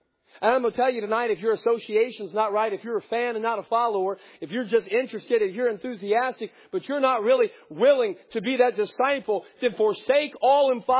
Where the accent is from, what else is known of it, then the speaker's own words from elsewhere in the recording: United States; as an American, I have a right, seemingly, to question every authority.